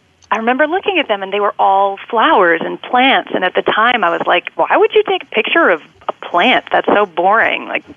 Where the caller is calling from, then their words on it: Brooklyn, New York, United States; Hi, I'm calling from Brooklyn, New York.